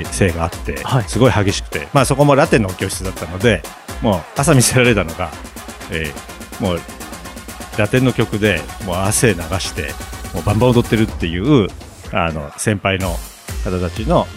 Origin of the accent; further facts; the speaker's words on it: Okinawa, Japan; 僕はあの沖縄県出身で、